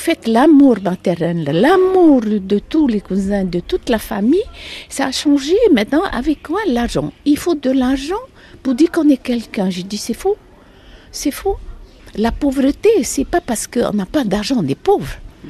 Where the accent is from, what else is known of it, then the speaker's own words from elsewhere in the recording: Raiatea, Leeward Islands, French Polynesia; Donc je viens d'une île, de Raya Tea. Elle est donc aux îles sous le vent.